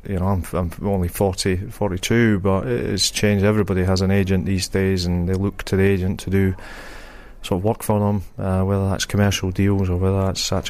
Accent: Edinburgh, Scotland, United Kingdom; also born or lived in Southport; Edinburgh. Originally born in Southport when Dad played for Liverpool.

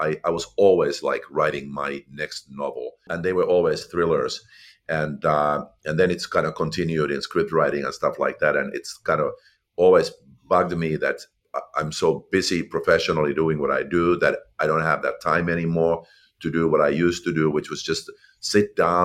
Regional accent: Finland; English is a second language; I grew up in Finland

